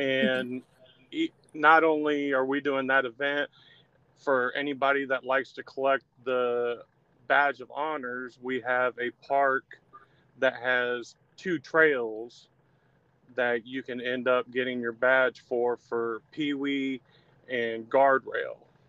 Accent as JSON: {"language": "English", "region": "Ohio", "country": "United States", "said": "because I'm originally from Ohio, it will be an Ohio State themed build."}